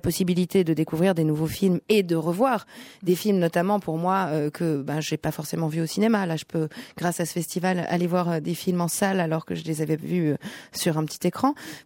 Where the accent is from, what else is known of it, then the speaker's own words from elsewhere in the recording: Belgium; now in Paris, France; je suis belge, c'est vrai qu'un peu parisienne depuis quelques années.